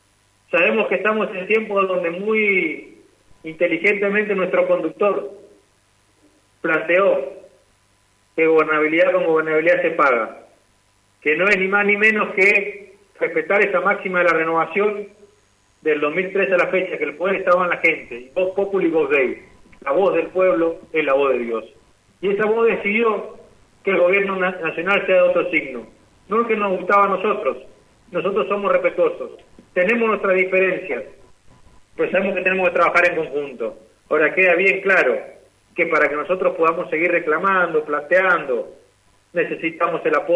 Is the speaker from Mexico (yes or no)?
no; Posadas, Misiones, Argentina; con nuestra identidad, con nuestra forma de ser, con nuestra forma de hablar, que a veces nos falta hasta una S, al final no hay problema, porque así somos los de Posada.